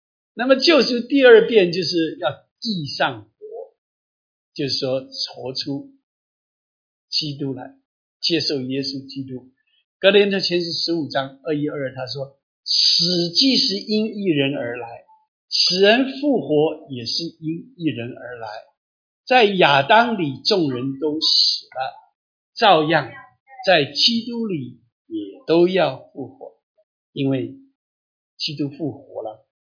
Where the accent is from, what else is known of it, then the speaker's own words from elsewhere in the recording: Xiamen, Fujian, China; 他的家乡，也是我的家乡，福建厦门的外海，那个就是鼓浪屿